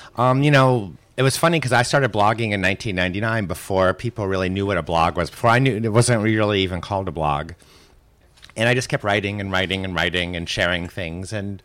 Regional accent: United States; now in Paris, France; I thought, well, you know, I'm American in Paris.

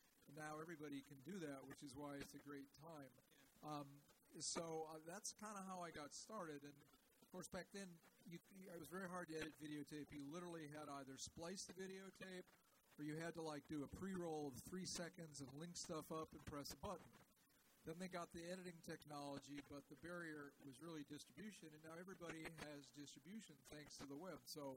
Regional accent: Chicago, Illinois, United States; Well, I grew up, because I'm in my early 70s, so I grew up in Chicago.

